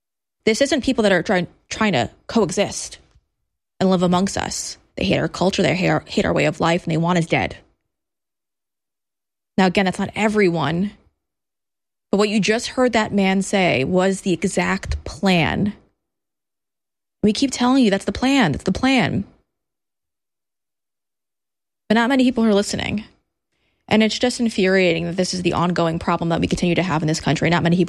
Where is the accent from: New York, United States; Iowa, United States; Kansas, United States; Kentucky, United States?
New York, United States; New York City; And as a New Yorker, I don't think I've ever seen anything like this.